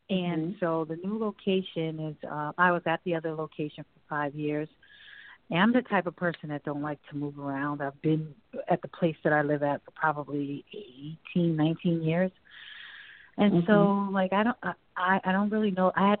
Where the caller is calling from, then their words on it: Connecticut, United States; I'm calling from Connecticut.